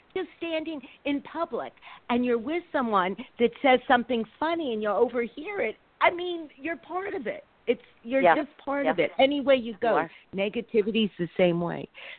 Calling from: California, United States; from California.

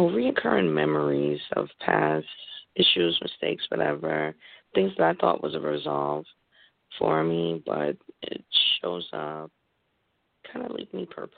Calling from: Connecticut, United States; I'm calling in from Connecticut.

